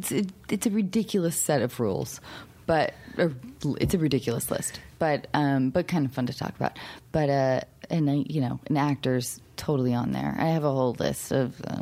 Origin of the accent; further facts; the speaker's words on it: Seattle, Washington, United States; But I grew up in Seattle.